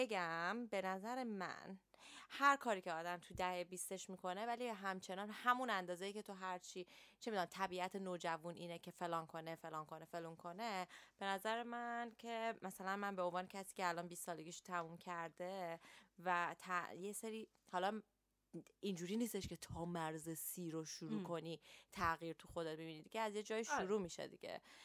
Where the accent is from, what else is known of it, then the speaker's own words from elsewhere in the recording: Iran; now in London, United Kingdom; برای ماهایی که تو ایران بزرگ شدیم